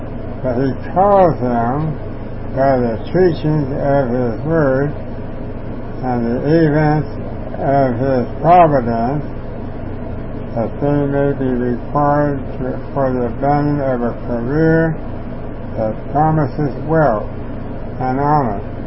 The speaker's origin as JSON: {"language": "English", "town": "Andrews", "region": "Texas", "country": "United States", "tie": "born or raised there", "also_born_or_lived": "Kermit, Texas", "said": "go back to Kermit, Texas,\" which is about 50 miles from my hometown, Andrews."}